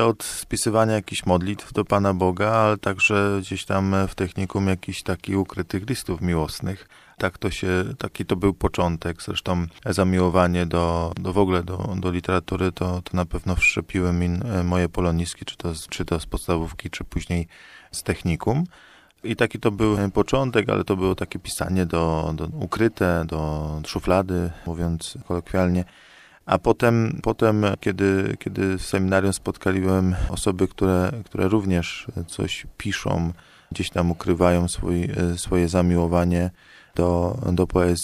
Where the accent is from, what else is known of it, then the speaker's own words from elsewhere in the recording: Witaszyce, Greater Poland Voivodeship, Poland; Wychowałem się w Witaszycach i tam też aż do czasów skończenia seminariów mieszkałem.